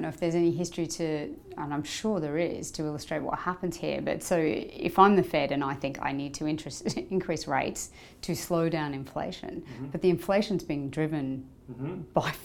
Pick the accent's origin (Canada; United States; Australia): Australia; As an Australian investor and an Australian consumer, it's easy to assume it doesn't have an impact